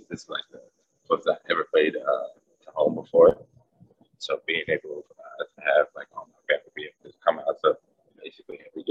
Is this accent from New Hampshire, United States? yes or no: no; Atlanta, Georgia, United States; No, I'm from Atlanta.